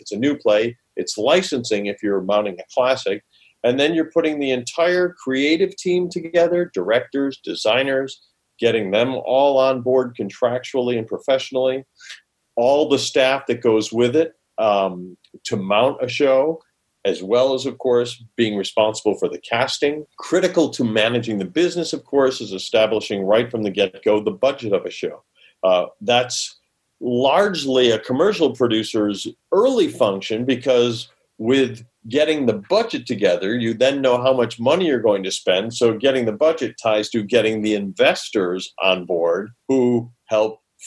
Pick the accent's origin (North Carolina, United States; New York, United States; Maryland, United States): New York, United States; Rochester; I'll skip the formative years growing up in Rochester, New York, and jump to the more professional years.